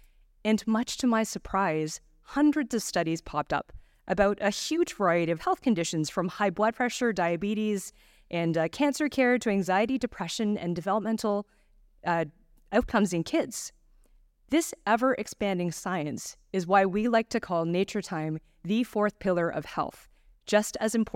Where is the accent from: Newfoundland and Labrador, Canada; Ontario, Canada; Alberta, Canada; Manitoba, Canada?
Ontario, Canada; Toronto; now in Vancouver, Canada; Even though I now live in Vancouver, I was born and raised in Toronto. In the 1980s, the eastern edge of the city where I lived was majority white.